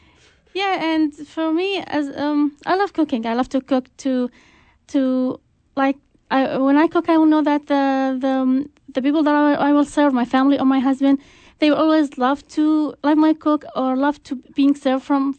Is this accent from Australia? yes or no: no; Baghdad, Baghdad Governorate, Iraq; English is a second language; now in United States; Yes, I'm from Baghdad, and I'm here in America for 7 months now. Me and my husband are now here in America after what happened in Iraq, after the bad situation, the unsafe situation.